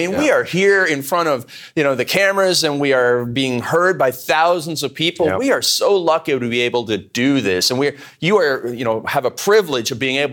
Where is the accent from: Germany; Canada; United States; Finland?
Canada; I grew up in Canada. We had a beef cattle ranch.